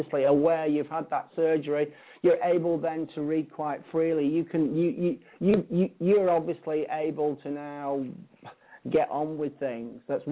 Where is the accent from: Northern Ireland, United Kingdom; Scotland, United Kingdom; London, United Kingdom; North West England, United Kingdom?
North West England, United Kingdom; Blackpool; accent: Blackpool; you can probably still detect my Blackpool accent, my Lancashire accent, even though I've been away for 10 years.